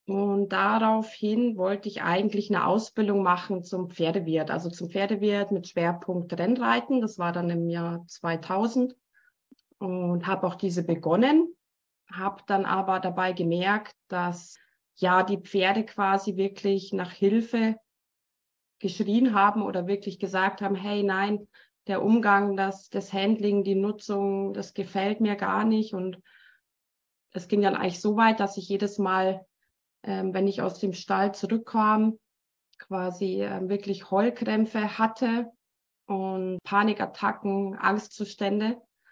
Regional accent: Bavaria, Germany; accent: Bavarian; ich bin ein echter Bayer und kann dann vorkommen, dass mal ein bayerisches Wort bei rumkommt.

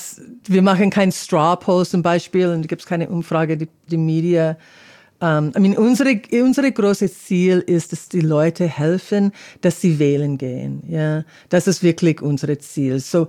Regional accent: California, United States; German is a second language; Und Kalifornien, ich komme aus Kalifornien

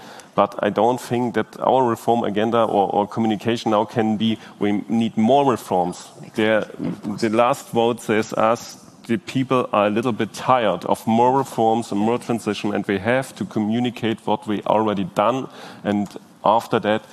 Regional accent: Saxony, Germany; English is a second language; In my home country, in Saxony.

